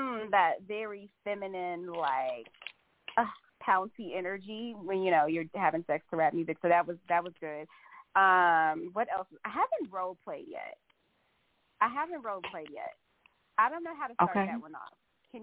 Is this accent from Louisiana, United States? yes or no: yes; Louisiana, United States; I am actually, I was born in Louisiana. I'm not born in Louisiana. I'm from Louisiana. That's where I grew up for the most part.